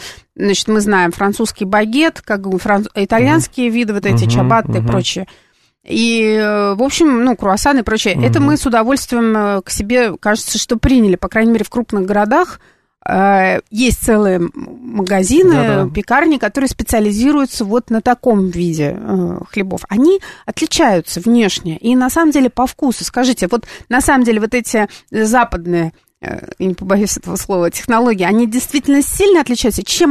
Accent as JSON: {"language": "Russian", "region": "Saint Petersburg", "country": "Russia", "said": "а я из Петербурга"}